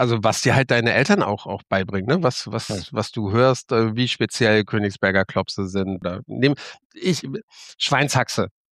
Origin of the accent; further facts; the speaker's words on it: North Rhine-Westphalia, Germany; Ich bin nicht im Ruhrgebiet, ich komme aus dem Rheinland, das ist nicht das Ruhrgebiet.